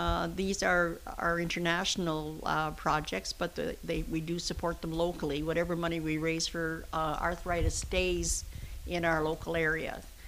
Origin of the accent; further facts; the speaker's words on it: Shawville, Quebec, Canada; Okay, I'm from Shawville, Quebec